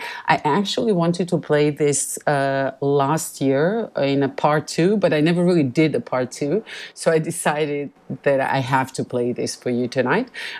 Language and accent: English; Novi Sad, Vojvodina, Serbia; in my hometown in Serbia.